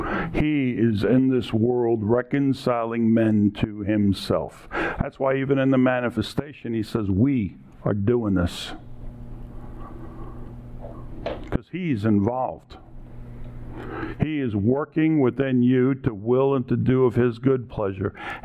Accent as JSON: {"language": "English", "region": "New York", "country": "United States", "said": "I call it Iraq because I'm from New York."}